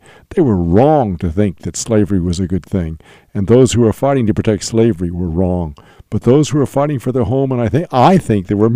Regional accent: the South, United States; And so as a Southerner, we're still dealing with the fallout of the Civil War.

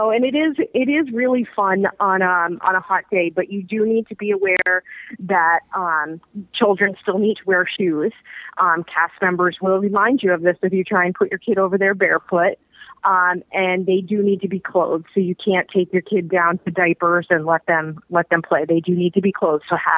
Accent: Boston, Massachusetts, United States; Well, yeah, but to be fair, I'm from Boston, so.

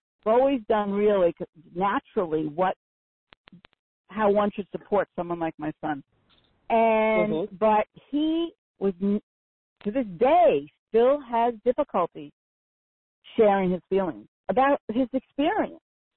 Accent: Northeast, United States; I'm from the Northeast

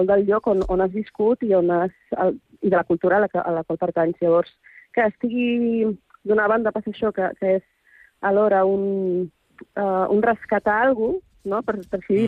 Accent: Balearic Islands, Spain; Perquè és veritat que jo soc eivissenca, però de família que ve de fora.

